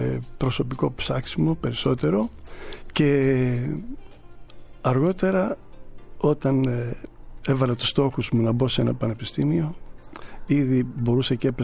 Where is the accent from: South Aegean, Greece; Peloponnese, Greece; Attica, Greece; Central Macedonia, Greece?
Peloponnese, Greece; Pylos; Μεγάλωσα στην Πύλο Μεσημείας.